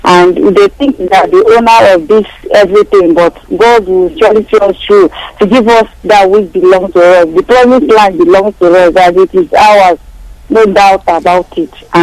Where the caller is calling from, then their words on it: Dubai, United Arab Emirates; I'm calling from Dubai. I reside in Kaduna, Nigeria, but presently I'm in Dubai.